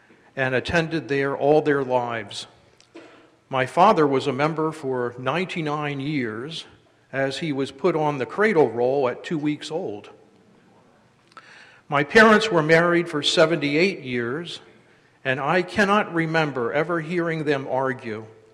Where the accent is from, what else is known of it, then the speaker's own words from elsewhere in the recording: Towson, Maryland, United States; I am a follower of Jesus Christ. I was born and raised in Towson, Maryland.